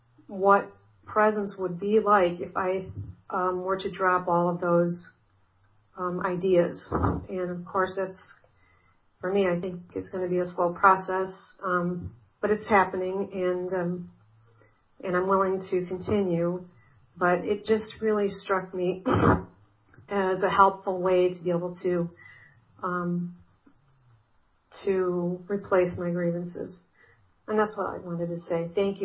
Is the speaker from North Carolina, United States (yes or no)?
no; Cleveland, Ohio, United States; born there; I was born in Cleveland, and I'm this old.